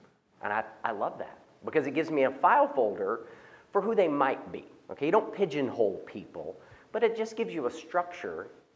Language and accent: English; Arkansas, United States; He grew up in Fayetteville. I grew up in Arkansas. So I'm a Razorback fan.